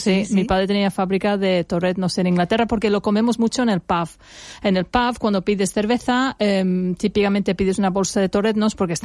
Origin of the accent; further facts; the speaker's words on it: L'Alfàs del Pi, Valencian Community, Spain; qué bonito Alfaz por la noche, mi pueblo de Alfaz